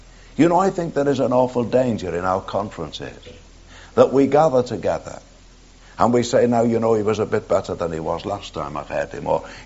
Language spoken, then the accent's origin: English; Liverpool, North West England, United Kingdom; now in Scotland; I came from Liverpool.